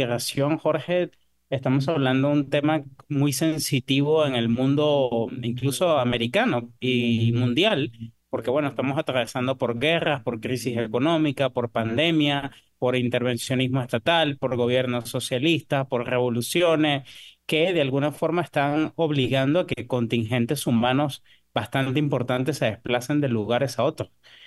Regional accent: Venezuela; now in Guatemala; yo como migrante, es decir, yo soy venezolano, tengo 10 años aquí en Guatemala

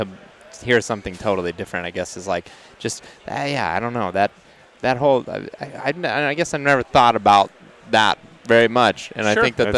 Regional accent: Ohio, United States; What did it for me growing up in Ohio

